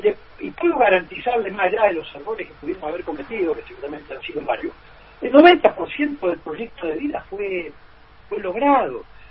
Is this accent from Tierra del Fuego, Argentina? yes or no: yes; Tierra del Fuego, Argentina; Somos fueguinos ambos